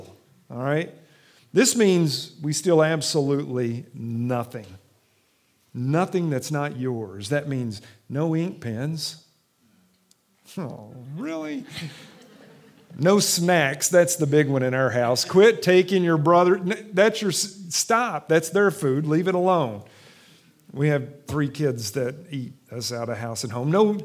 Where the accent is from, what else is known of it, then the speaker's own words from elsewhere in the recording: Kentucky, United States; Many of you know that I'm from Kentucky. That's where I was born and raised.